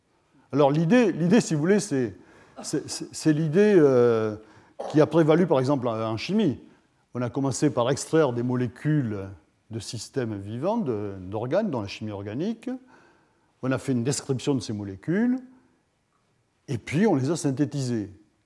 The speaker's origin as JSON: {"language": "French", "town": "Toulouse", "region": "Occitanie", "country": "France", "said": "puisque je suis toulousain"}